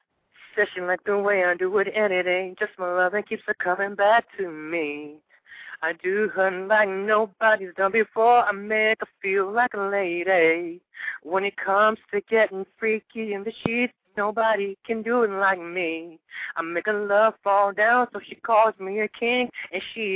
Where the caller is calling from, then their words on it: Virginia, United States; Yo, how you doing? I'm calling from Virginia.